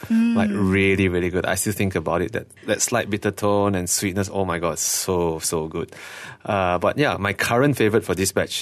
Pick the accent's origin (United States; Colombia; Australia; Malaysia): Malaysia; being a Chinese Malaysian or just being Malaysian Chinese